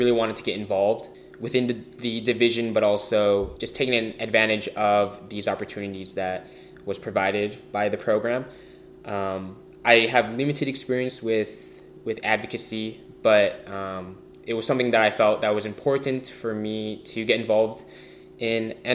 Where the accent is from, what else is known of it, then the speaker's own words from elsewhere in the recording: Chicago, Illinois, United States; I'm from Chicago, Illinois.